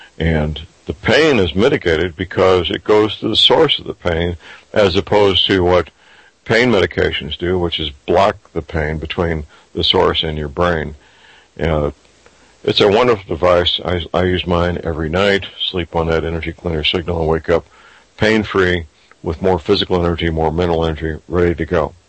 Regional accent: St. Louis, Missouri, United States; in my hometown, St. Louis, not somebody in Mumbai.

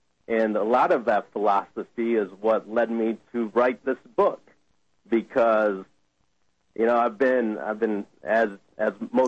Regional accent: Flint, Michigan, United States; Oh yeah, I'm from Flint, Michigan, Deanna, and I have unfortunately witnessed firsthand what happens when the tough decisions aren't made. And so, I was back at my hometown last summer.

